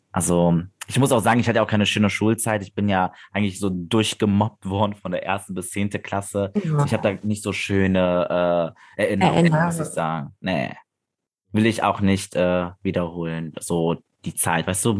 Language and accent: German; Sankt Augustin, North Rhine-Westphalia, Germany; Ich bin aus St. Augustin, das ist so zwischen Köln und Bonn. Bin auch in Deutschland geboren. Also ich sehe mich selber, wenn man mich fragt, als Deutscher. Ne? Also ich habe aber Wurzeln, also mein Papa ist Kurd-Iraner, meine Mama ist aus Afghanistan